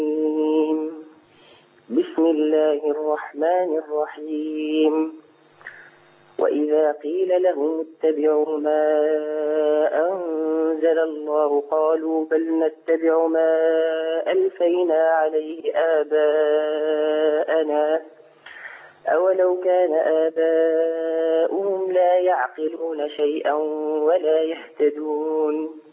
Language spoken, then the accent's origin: Arabic; Tunisia; ترى عندنا في تونس يعني المشكله هذه، يعني ما نطقوش حرف الضاء والضاد